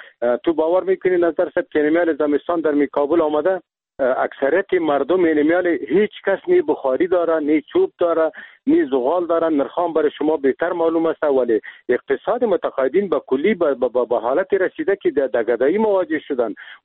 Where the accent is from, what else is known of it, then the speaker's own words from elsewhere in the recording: Afghanistan; ما خود مسلمان هستیم، ما افغان هستیم، از این ملت هستیم، اینمی زندگی کردیم، دمی تولد شدیم